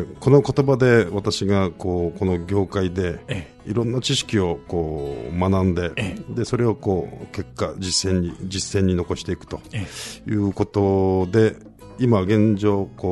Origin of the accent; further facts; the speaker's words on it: Gifu, Japan; 私は岐阜市内出身が岐阜市内です。はい、今の会社も岐阜ということで